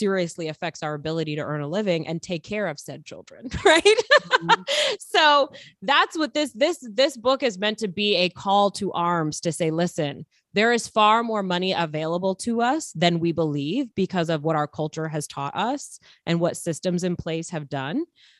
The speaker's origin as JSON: {"language": "English", "town": "Flushing", "region": "New York", "country": "United States", "tie": "born or raised there", "said": "I mean, I grew up in Flushing, Queens"}